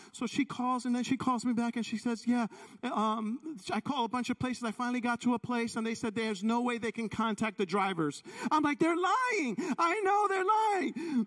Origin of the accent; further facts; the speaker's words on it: New York, United States; I know some, because I'm from New York.